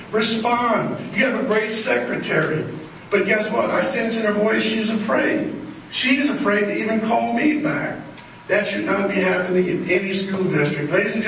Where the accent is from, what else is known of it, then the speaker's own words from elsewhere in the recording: Sorrento, Florida, United States; I'm from Lake County, Florida, a town called Sorrento, Florida.